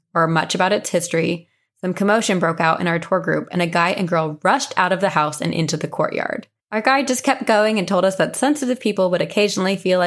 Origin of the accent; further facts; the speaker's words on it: Raleigh, North Carolina, United States; I'm from the Raleigh area in North Carolina and moved around the area a lot as I grew up.